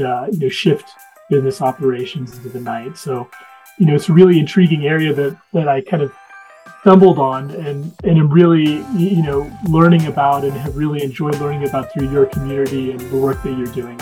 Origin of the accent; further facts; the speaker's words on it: Arizona, United States; I grew up in Arizona, where we've always dealt with extreme heat